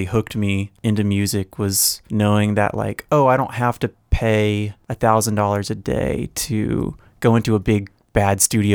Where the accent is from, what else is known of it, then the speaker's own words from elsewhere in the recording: Tennessee, United States; So I grew up right outside of Memphis in a suburb, Carville, Tennessee. Pretty sleepy, very like sheltered suburb.